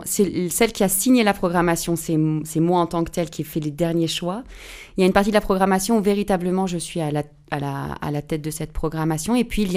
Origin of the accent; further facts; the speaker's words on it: Privas, Auvergne-Rhône-Alpes, France; Parce que je suis, moi, privadoise, que j'ai grandi en Ardèche et que j'ai passé mon bac ici